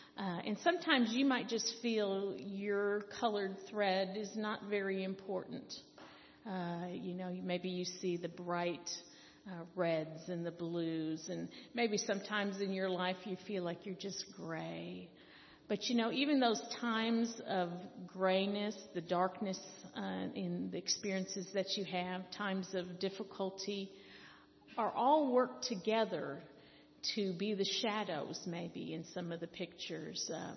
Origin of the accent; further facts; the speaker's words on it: Detroit, Michigan, United States; I grew up in Detroit, Michigan, which is in the northern part of the United States. I had a family that loved me and cared for me.